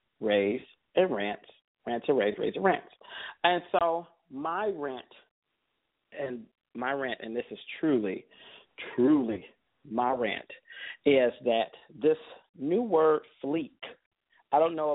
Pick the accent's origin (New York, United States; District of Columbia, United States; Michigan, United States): Michigan, United States; now in San Diego, United States; I went home to Michigan because I'm from Michigan, but I stay in San Diego.